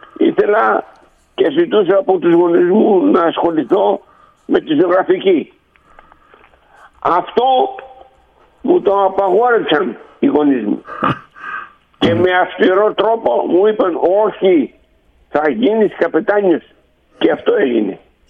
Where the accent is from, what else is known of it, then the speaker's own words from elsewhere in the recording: Andros, South Aegean, Greece; Έχω κάνει αρκετές εκθέσεις, ιδιαίτερα η πατρίδα μου, την Άνδρο